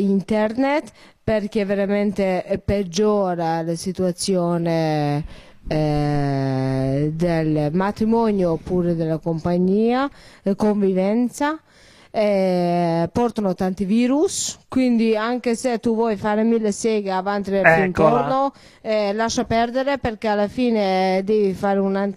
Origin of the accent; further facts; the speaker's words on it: Hungary; Italian is a second language; now in Switzerland; io sono ungherese. Oltre che vivo in Europa, in Italia...